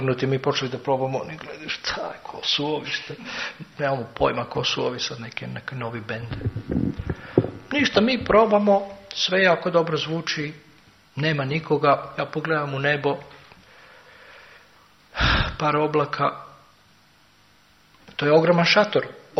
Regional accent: Serbia; ja kao osoba iz Srbije

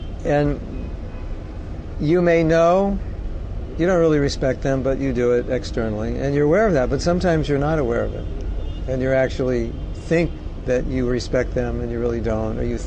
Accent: Los Angeles, California, United States; So, I grew up in Los Angeles, so I grew up in Bollywood West, so I know what it's like there.

